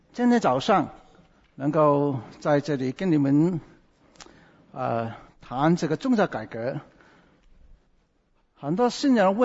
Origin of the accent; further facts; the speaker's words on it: China; 我们中国人是非常重视路德的